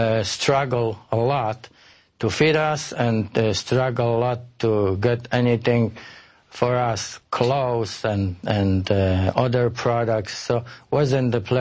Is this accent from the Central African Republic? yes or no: no; Poland; English is a second language; Growing up in Poland under a communist regime wasn't a pleasant experience because you felt like you're trapped in some kind of cage.